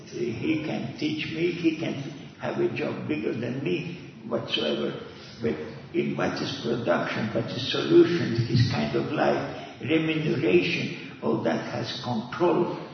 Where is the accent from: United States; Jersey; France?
France; I grew up in France.